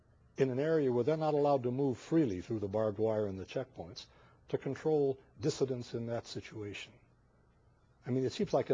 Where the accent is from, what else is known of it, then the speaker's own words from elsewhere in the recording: United States; You know, to me, as an outsider, as an American